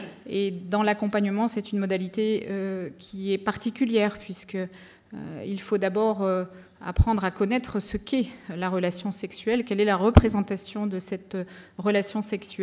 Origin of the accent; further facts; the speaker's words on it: France; Et en France, puisque je viens de France